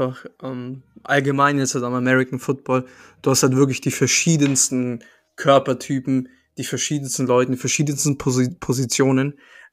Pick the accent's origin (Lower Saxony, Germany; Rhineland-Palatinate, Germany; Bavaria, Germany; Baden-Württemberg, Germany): Bavaria, Germany; Rothenburg ob der Tauber; also ich komme ursprünglich aus Rothenburg ob der Taube, ein schönes kleines Örtchen aus Bayern.